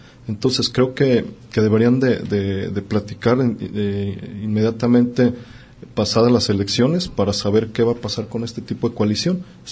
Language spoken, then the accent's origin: Spanish; Mexico; nuestra imagen como mexicanos